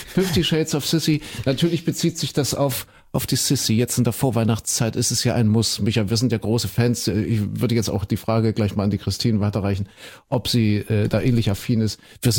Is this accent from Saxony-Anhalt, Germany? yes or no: yes; Köthen, Saxony-Anhalt, Germany; ich bin ja in Kuhköthen in Sachsen-Anhalt groß geworden und wir hatten Westfernsehen